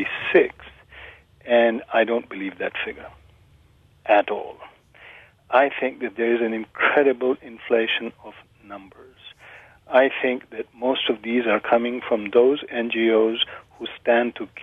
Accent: Uganda; I come from Uganda. I went back to Uganda after Amin was overthrown in 1979-80

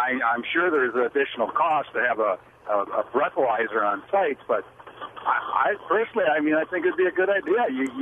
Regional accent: Wisconsin, United States; 56 years old, born and raised in Wisconsin

